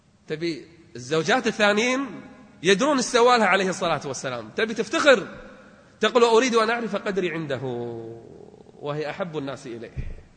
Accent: Kuwait; اليوم للأسف والله في بيوت عندنا في الخليج أو في العالم العربي

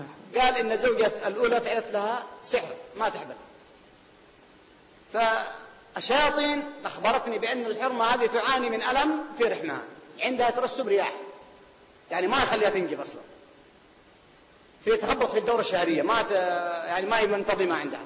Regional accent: Al Hudaydah, Yemen; في باقل عندنا في اليمن في محافظة الحديدة

